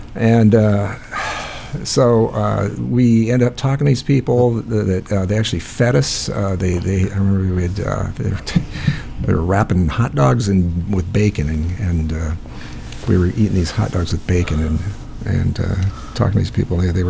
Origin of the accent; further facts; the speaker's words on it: Iowa, United States; we're from Iowa. He's from Utah.